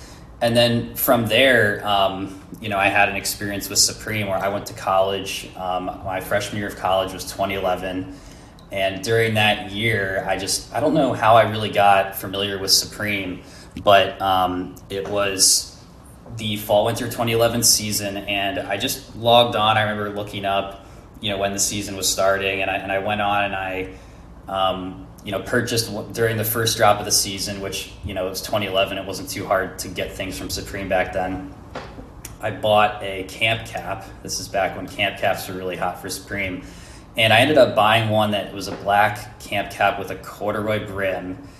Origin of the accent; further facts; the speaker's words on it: Philadelphia, Pennsylvania, United States; So I grew up in Pennsylvania in the Philly area